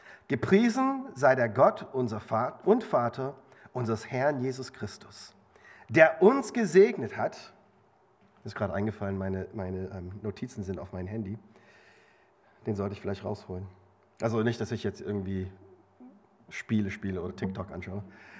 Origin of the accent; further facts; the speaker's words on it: Leipzig, Saxony, Germany; ich komme aus Leipzig, bin vor 25 Jahren dahin gezogen